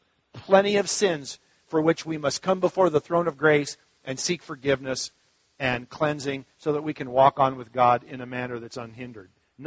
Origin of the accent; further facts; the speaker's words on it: Minnesota, United States; Nyssa was a big city compared to where I grew up in Minnesota.